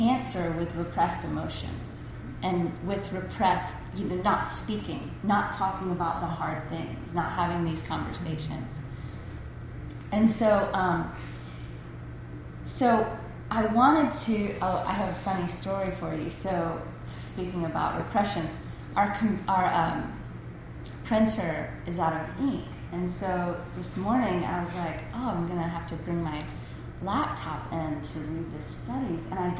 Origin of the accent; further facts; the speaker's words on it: South Carolina, United States; I was raised in South Carolina, and in South Carolina and in the South, repression and non-expression, not speaking uncomfortable things, is just the way it is.